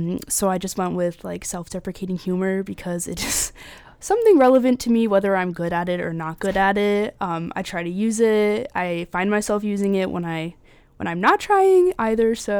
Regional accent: Connecticut, United States; I'm from Connecticut originally.

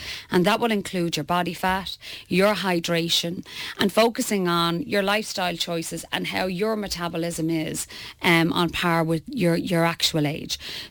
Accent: Belcamp, Leinster, Ireland; I'm from Belcamp. I went to school in Darndale. My family moved on to Clare Hall.

